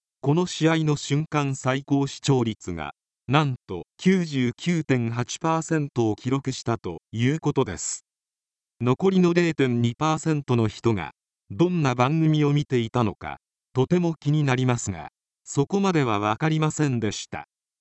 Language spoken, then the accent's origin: Japanese; Kasukabe, Saitama, Japan; also born or lived in Tokyo; 生まれは東京ですが、埼玉の春日部で育ちました。